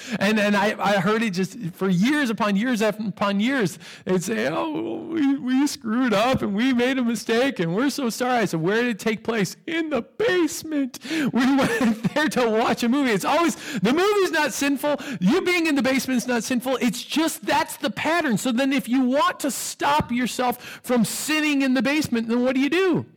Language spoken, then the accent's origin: English; Midwest, United States; He was from Texas, and I grew up in the Midwest, and so I'd never heard guys talk this way